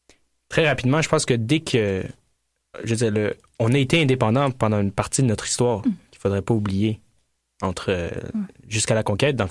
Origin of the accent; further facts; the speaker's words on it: Quebec, Canada; c'est une chance incroyable qu'on a, nous, en tant que Québécois